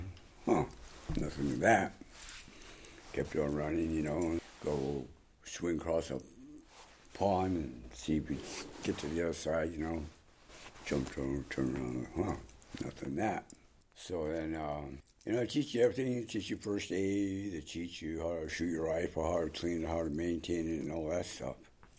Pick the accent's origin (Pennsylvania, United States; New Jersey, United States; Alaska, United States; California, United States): Alaska, United States; Hoonah; I come from Sockhit, which is the Sockeye house, one of the original houses in Hoonah. I'm of the Raven Moiety, and I'm a member of the Tlingit Nation.